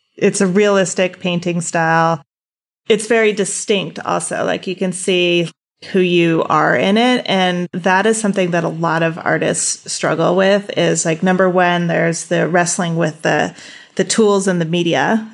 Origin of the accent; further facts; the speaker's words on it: California, United States; You know, I grew up in California, but I didn't grow up next to the ocean.